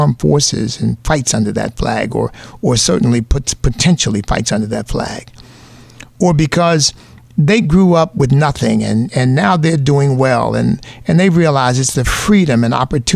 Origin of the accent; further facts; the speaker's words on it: United States; because I'm an American, of course, in part because I've made up my mind at a fairly young age that I was going to take advantage of the opportunities this country provided for me